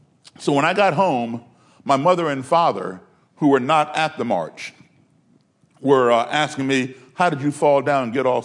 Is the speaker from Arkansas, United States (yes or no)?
no; Detroit, Michigan, United States; Chicago, my hometown, Detroit, Los Angeles